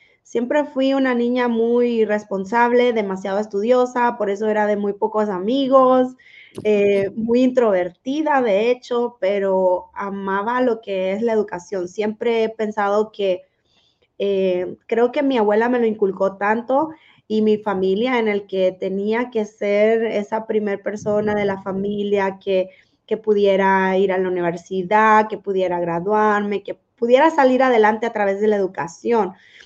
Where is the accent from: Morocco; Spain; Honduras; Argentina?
Honduras; Pues yo soy hondureña y entonces estaba en un país que siempre hemos visto la necesidad, ¿verdad?